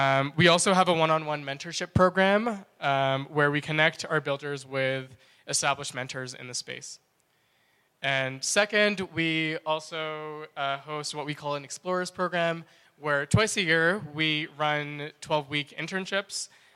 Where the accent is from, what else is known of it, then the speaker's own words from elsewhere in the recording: Vancouver, British Columbia, Canada; I'm a co-steward of DreamDAO, and I'm from Vancouver, Canada.